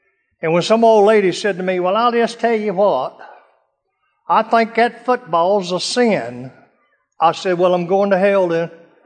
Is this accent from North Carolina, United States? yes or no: yes; Cherry Point, North Carolina, United States; spending the Christmas holidays with my parents in eastern North Carolina there where I told you I grew up around Cherry Point.